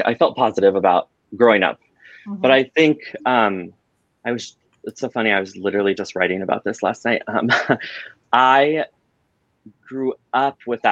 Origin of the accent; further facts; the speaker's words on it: Washington, United States; I grew up in Washington State, in central Washington. So very desert. It was a migrant farm worker's town.